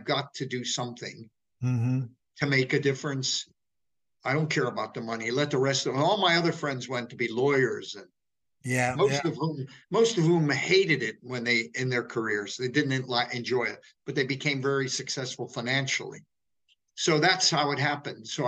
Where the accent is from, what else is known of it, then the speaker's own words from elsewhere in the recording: West Hollywood, California, United States; I come, as you can tell from my funny accent, I come from the U.S. I come from West Hollywood, in fact. That's where I was raised.